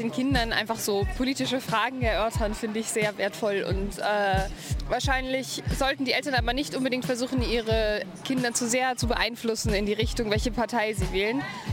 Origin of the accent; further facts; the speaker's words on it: Germany; Das weiß ich nicht, ich komme aus Deutschland und war nicht hier in der Schule.